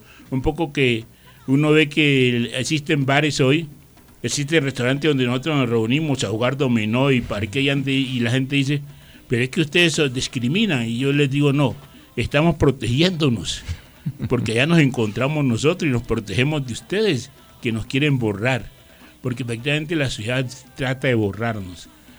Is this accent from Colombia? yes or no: yes; Guapi, Cauca, Colombia; yo fui a la galería de Guapi en mi pueblo y oí la música de esos corridos